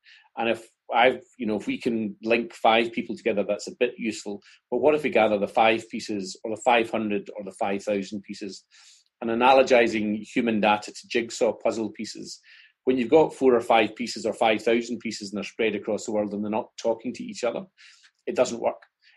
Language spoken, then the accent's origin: English; Scotland, United Kingdom; and being Scottish, that's important to me